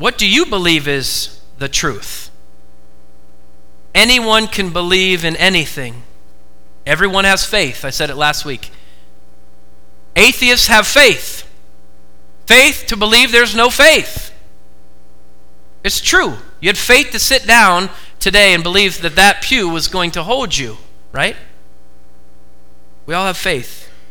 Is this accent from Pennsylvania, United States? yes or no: no; Oregon, United States; So I grew up in the Oregon public school system, and now you say, that's why.